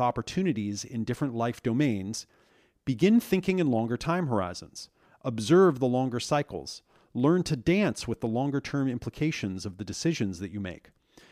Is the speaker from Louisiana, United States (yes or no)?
no; Oregon, United States; moved away as an adult; now in San Diego, United States; At age 26, I moved from Oregon, where I grew up, to San Diego, California, to pursue a career in marketing.